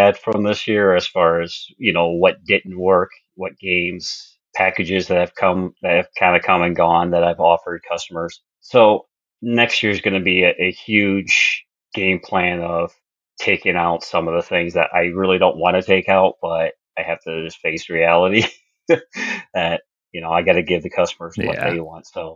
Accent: Chicago, Illinois, United States; saw that I was from Chicago area

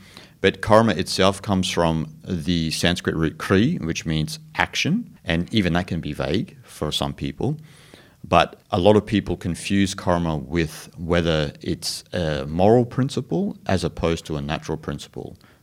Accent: Australia; I remember growing up in Australia

